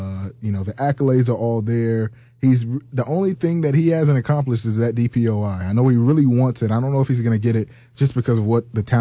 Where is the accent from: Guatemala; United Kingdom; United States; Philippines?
United States; Chicago, Illinois; But as for right now, I'm from Chicago, so I'm going to continue to say Michael Jordan 1A, Derrick Rose 1B, and then LeBron 1C.